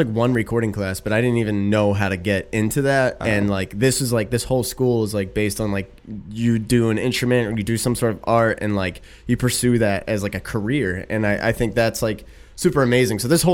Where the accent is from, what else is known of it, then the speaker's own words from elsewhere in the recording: Philadelphia, Pennsylvania, United States; now in North Hollywood, United States; But no, we're from Philadelphia, but we're broadcasting this from North Hollywood, California.